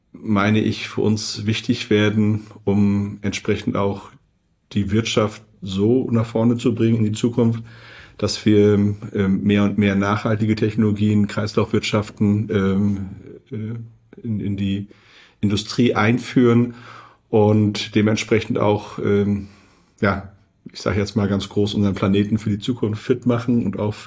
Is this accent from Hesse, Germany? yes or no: no; Wismar, Mecklenburg-Vorpommern, Germany; ich komme aus Wismar, ja, also bin da auch also an der Küste geboren und dementsprechend schon als Kind immer eng mit dem Wasser verbunden gewesen.